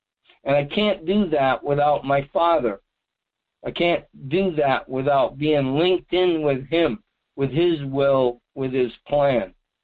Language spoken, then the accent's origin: English; Massachusetts, United States; I was born there in Massachusetts and grew up there.